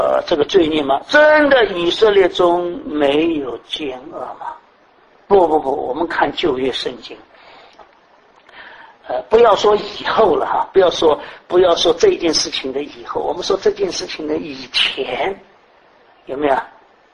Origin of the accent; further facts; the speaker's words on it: Shanghai, China; 我们上海人说：“拉犁头的儿子自己的好。”